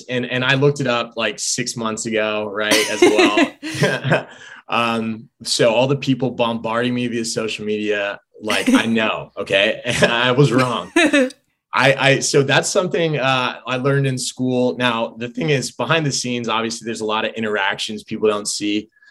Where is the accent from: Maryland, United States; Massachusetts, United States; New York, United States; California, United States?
California, United States; But I grew up in Southern California. There's not a lot of bugs.